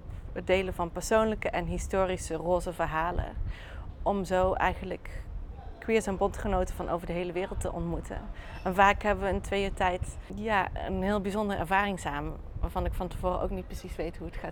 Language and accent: Dutch; North Brabant, Netherlands; ook voor mij als Brabander is het heel speciaal om te zien dat alles water is. Ik kom toch echt van een landklimaat.